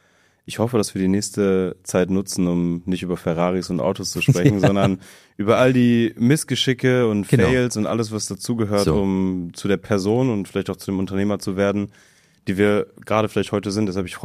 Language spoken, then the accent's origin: German; North Rhine-Westphalia, Germany; ich bin in der Stadt in NRW groß geworden